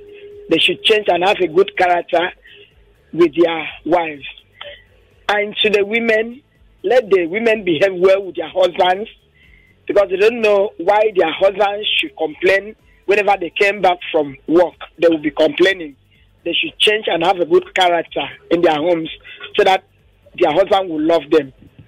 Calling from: Bariga, Lagos, Nigeria; from Bariga.

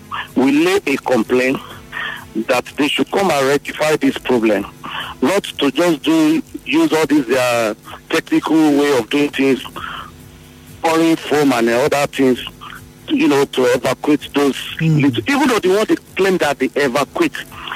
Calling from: Umebele, Nigeria; I'm calling from Umebele.

